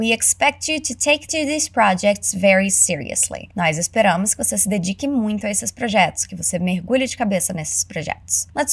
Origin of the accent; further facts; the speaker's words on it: Canada; accent: Canadian; since my accent is Canadian